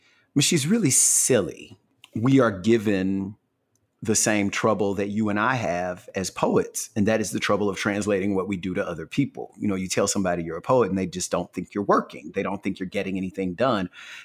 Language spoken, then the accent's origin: English; the South, United States; I guess I'm just from the South